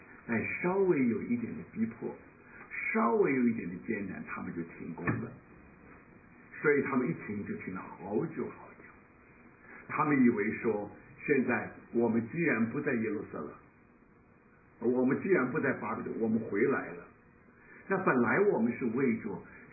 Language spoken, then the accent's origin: Chinese; Wenzhou, Zhejiang, China; 我们都是温州人，所以我们说温州话